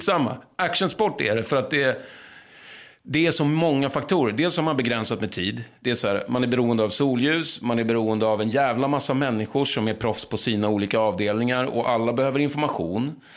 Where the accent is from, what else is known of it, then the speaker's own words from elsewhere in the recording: Lidingö, Stockholm County, Sweden; Jag var från Lidingö, lite så här övre medelklassunge. Och som hade väl lite så här Lidingöin kanske och pratade lite så liksom.